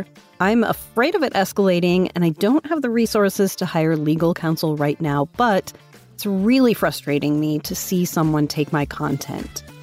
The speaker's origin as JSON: {"language": "English", "region": "Florida", "country": "United States", "moved": "as an adult", "said": "I'm from Florida originally, but now travel full-time as a content creator."}